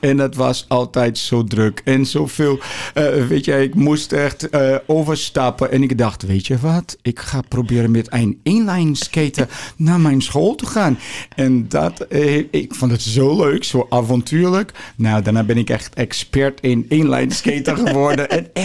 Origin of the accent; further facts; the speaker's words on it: Brazil; Dutch is a second language; als Braziliaan in Duitsland.